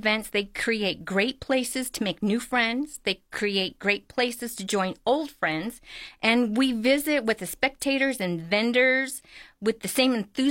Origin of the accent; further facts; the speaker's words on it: Rockford, Illinois, United States; We had bought it in Rockford, Illinois, which is my hometown